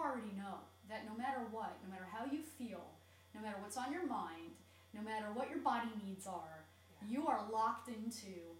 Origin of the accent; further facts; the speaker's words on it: Washington, District of Columbia, United States; I grew up in Washington, D.C.